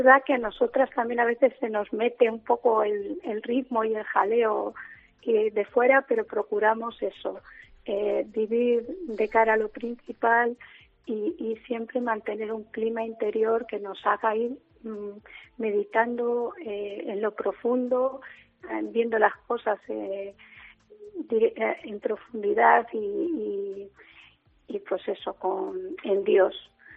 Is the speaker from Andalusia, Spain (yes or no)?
no; Valdepeñas, Castilla-La Mancha, Spain; soy de Valdepeñas, soy de Arreal.